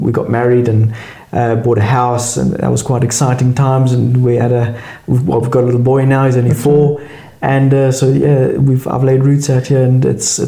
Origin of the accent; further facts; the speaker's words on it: South Africa; now in United Kingdom; Well, I'm originally from South Africa. Been in the UK now since 2002, where I came on a working visa, ancestral visa